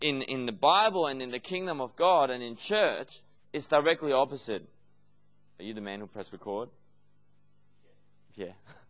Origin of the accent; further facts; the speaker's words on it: Denmark; The way I've experienced youth leadership is obviously from where I grew up in Denmark